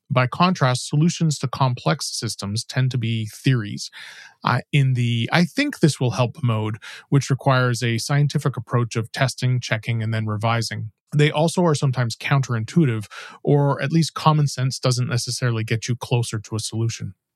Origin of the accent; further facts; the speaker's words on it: Toronto, Ontario, Canada; My hometown of Toronto was one of the hosts of the World Cup this year.